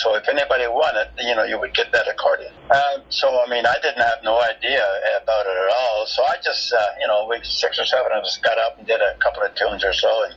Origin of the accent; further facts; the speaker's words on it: Newfoundland and Labrador, Canada; born there; also born or lived in Ontario; Well, I was born in Newfoundland, you know, so.